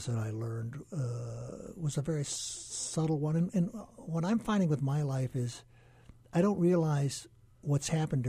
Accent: Hawaii, United States; I was born here on January 9th, 1946, and have spent close to now the last 72 years learning Hawaii

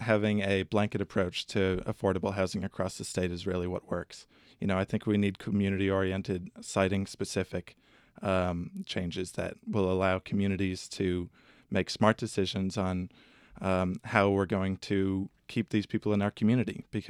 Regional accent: Falmouth, Massachusetts, United States; Well, I grew up in Falmouth.

